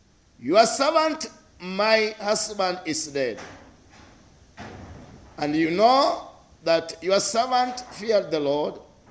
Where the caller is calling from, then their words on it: Nakuru, Nakuru County, Kenya; I'm calling from Nakuru, Kenya, Africa.